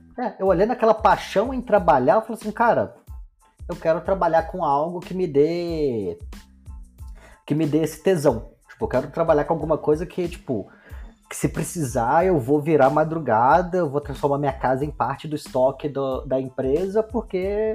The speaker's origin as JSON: {"language": "Portuguese", "region": "Minas Gerais", "country": "Brazil", "said": "Eu sou do interior de Minas, na região do Vale do Aço ali, então tem duas siderúrgicas grandes na cidade"}